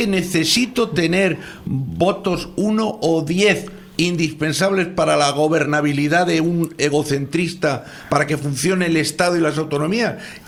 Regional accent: Teruel, Aragon, Spain; con mi votito, porque soy de Teruel

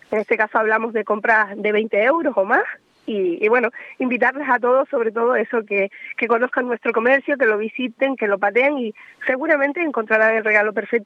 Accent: Benijo, Canary Islands, Spain; y más siendo de ese barrio que soy, de Benijo

